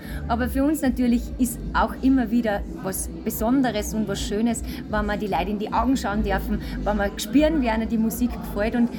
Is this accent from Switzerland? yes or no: no; Austria; Bei uns in Österreich waren wir jetzt erst beim großen Jubiläum Sommer Musi Open Air mit dabei.